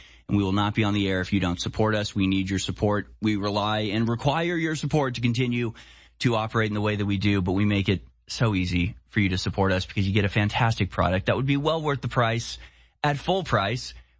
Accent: United States; as an American who loves freedom maybe to an unhealthy degree, I can't imagine being subject to this level of military repression

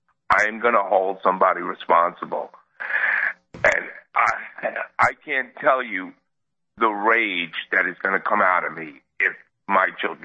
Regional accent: New York, United States; I'm a New Yorker. I grew up in New York.

